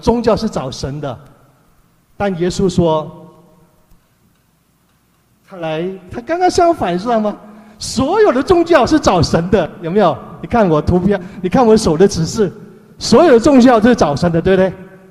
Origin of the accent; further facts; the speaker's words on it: China; 所以弟兄姐妹啊，我们的上帝的上，我们中国人的信的上信仰